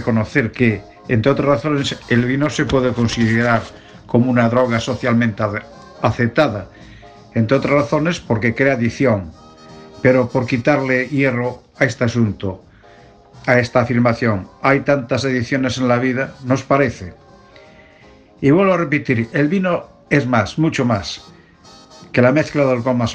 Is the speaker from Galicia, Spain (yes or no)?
yes; Ribeiro, Galicia, Spain; born there; Yo, que nací en el Ribero, los únicos ingresos de la casa era la venta del vino.